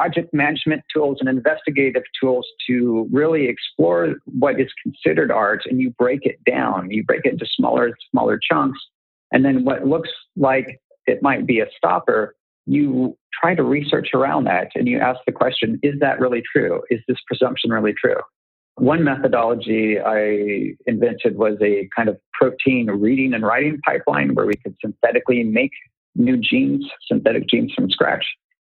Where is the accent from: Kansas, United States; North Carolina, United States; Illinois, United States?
Kansas, United States; I grew up in Kansas. I got a whole lot of The Wizard of Oz when I was there.